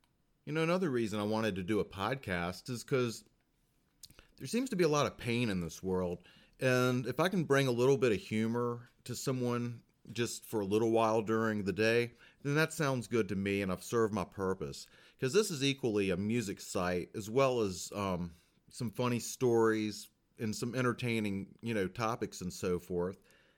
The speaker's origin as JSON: {"language": "English", "region": "the South", "country": "United States", "tie": "born or raised there", "said": "And then, of course, growing up in the South, everybody that I knew watched T-Haw on Saturday nights"}